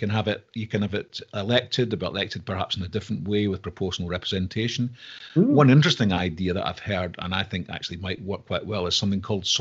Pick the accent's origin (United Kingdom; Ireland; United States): United Kingdom; Scotland; I mean, I'm Scottish, as you know, and there's an awful lot of bad feeling up there.